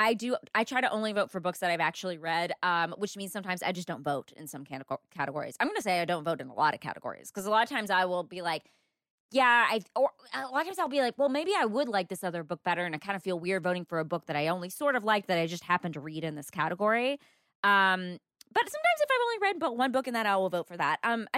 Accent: the South, United States; I'm from the South, so I'd probably say Tara.

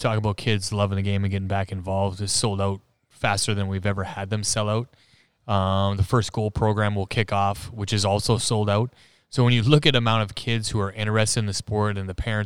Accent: Alberta, Canada; now in Raleigh, United States; I remember growing up in Alberta, and of course I was a fan of the Oilers and the dynasty and Wayne Gretzky and Mark Messier.

